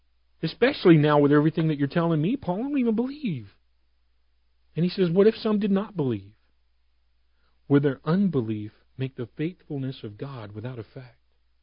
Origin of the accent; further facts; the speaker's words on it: United States; born there; yeah, I was born in America, therefore I'm a Christian, put Christian on my thing, right?